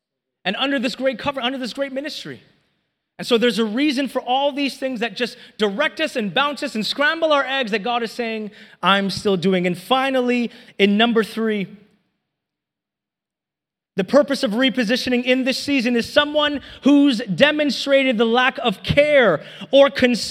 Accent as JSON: {"language": "English", "town": "Toronto", "region": "Ontario", "country": "Canada", "said": "I'm from Toronto"}